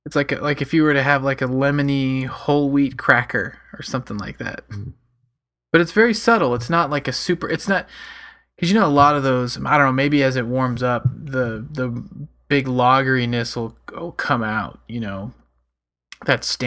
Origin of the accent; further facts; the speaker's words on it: Ireland; now in Las Vegas, United States; That would be a little Irish lad … out here in Las Vegas.